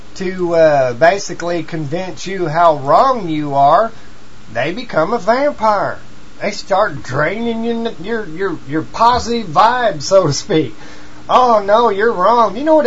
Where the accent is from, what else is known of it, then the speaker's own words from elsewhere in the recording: Missouri, United States; You know, I'm from Missouri, all right, and I don't always have proper grammar. I'm raised around a bunch of what some people would call rednecks or whatever